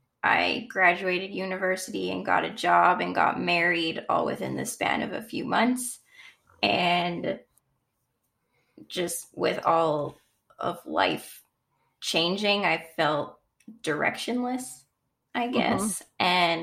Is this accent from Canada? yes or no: yes; Canada; I am from Canada, and I have been married for 3 years